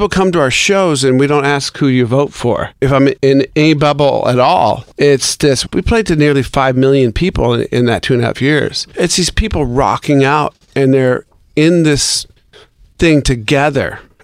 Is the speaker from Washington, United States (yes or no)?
yes; Seattle, Washington, United States; it was the things I was seeing in my hometown of Seattle.